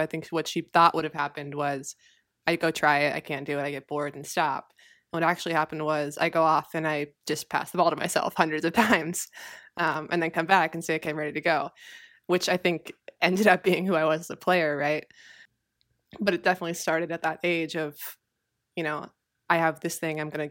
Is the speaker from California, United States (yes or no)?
yes; San Diego, California, United States; also born or lived in Houston, United States; I was born in San Diego, and then I moved to Houston, and we lived there for 7 years before moving back to San Diego after that.